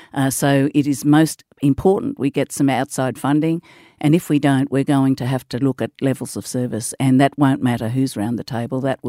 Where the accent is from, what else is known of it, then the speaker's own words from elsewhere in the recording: Dirranbandi, Queensland, Australia; I come from Dirranbandi, live most of my life in Gundawindi, so I'm very, very much in touch with the rural areas.